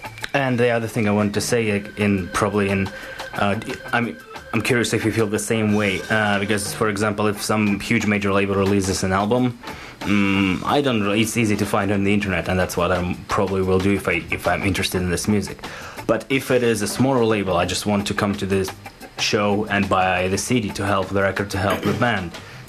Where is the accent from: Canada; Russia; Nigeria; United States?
Russia; born there; English is a second language; I was born in Russia